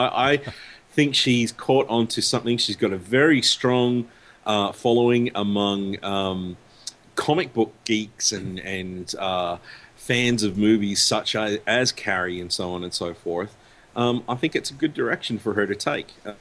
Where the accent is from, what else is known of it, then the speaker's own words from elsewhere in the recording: Australia; The lead man in this band makes his permanent residency in my home country.